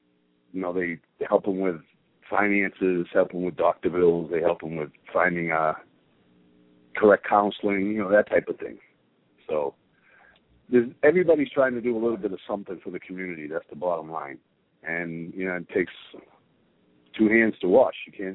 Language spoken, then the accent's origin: English; Brockton, Massachusetts, United States; We're all from, I'm from the inner city. I'm from Brockton, Mass.